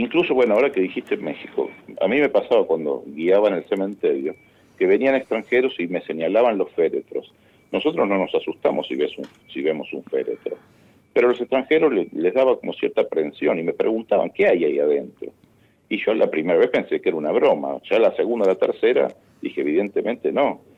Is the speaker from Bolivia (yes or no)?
no; Argentina; de cómo somos los argentinos de mandarnos la parte